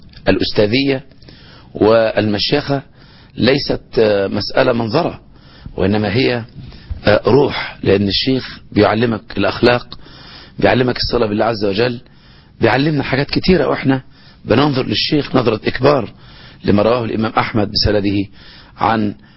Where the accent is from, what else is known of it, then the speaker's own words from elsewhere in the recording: Monufia Governorate, Egypt; born there; من مواليد سنة 1959، منوفية، مولود يعني في قرى المنوفية، الغوري، مركز برك السبع، منوفية.